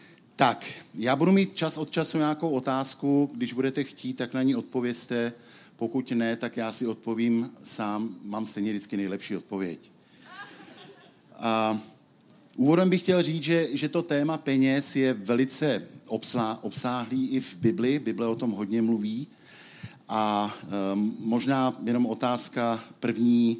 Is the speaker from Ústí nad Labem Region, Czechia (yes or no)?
yes; Chomutov, Ústí nad Labem Region, Czechia; jsem tady s manželkou, pocházíme z Chomutova.